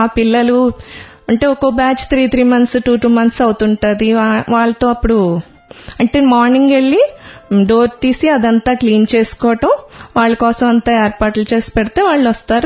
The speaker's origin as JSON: {"language": "Telugu", "town": "Visakhapatnam", "region": "Andhra Pradesh", "country": "India", "said": "నేను విశాఖపట్నం నుంచి, నేను ఎంఏ బీఈడీ చేశాను, హౌస్ వైఫ్ని."}